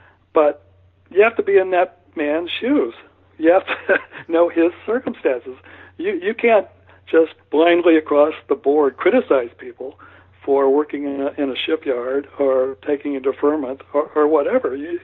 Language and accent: English; Columbus, Ohio, United States; He comes from my hometown, Columbus, Ohio